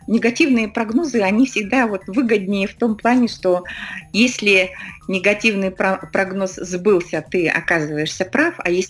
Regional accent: Sakha Republic, Russia; да, я из Якутии, с такой, значит, с определенной гордостью говорим об этом.

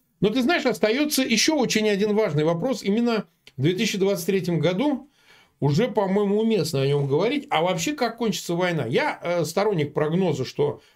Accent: Samara, Samara Oblast, Russia; я сам родом из Самары

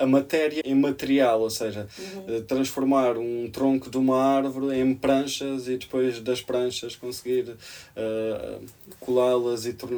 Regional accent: Beja, Portugal; Estive dentro do meu movimento lá de Beja, de onde eu sou, que é assim mais... é mais pequeno

